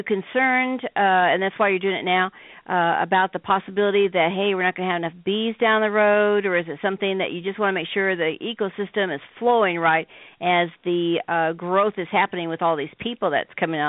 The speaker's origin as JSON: {"language": "English", "region": "Midwest", "country": "United States", "said": "And, of course, I know I'm from the Midwest."}